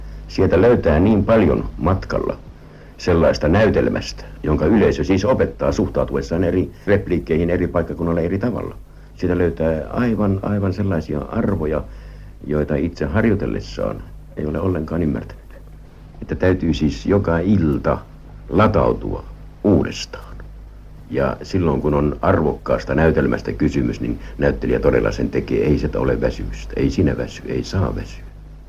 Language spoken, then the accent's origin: Finnish; Joensuu, North Karelia, Finland; also born or lived in Käkisalmi, Russia; minähän olen karjalainen, syntynyt Kekisalmessa ja kouluni käynyt Joensuussa.